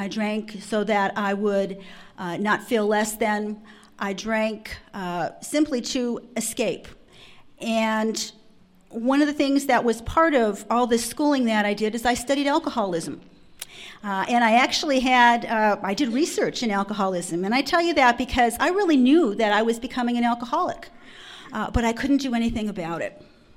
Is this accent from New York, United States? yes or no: no; Detroit, Michigan, United States; I come from Detroit, the murder city.